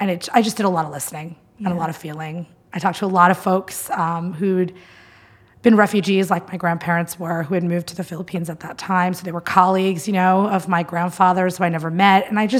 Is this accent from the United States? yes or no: yes; New Jersey, United States; I grew up in Jersey. I still live in New Jersey, in Hoboken, New Jersey.